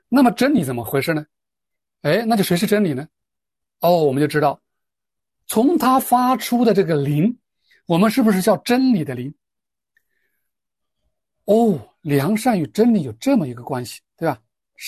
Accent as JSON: {"language": "Chinese", "country": "China", "said": "我们中国人的善，对吧？"}